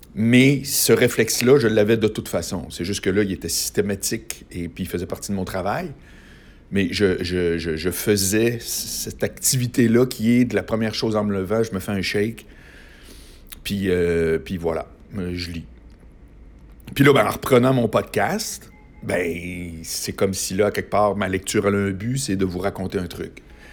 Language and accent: French; Quebec City, Quebec, Canada; je viens de Québec, là, tu sais.